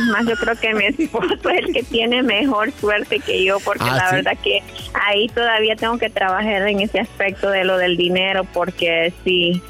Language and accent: Spanish; El Salvador; moved away as an adult; now in United States; yo soy de El Salvador y dije un día yo voy a estar en los Estados Unidos y pues mi papá me trajo cuando tenía 18 años